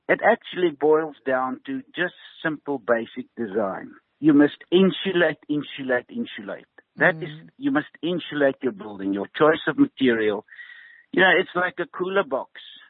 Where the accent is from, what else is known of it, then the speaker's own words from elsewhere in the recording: Ermelo, Mpumalanga, South Africa; We all grew up with corrugated sheeting. You know, I grew up in Ermelo. We had corrugated roof. We had stone walls. You know, we had simple floor finishes.